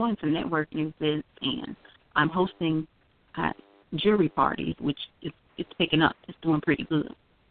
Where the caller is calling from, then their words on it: Illinois, United States; Hello, I'm calling from Illinois.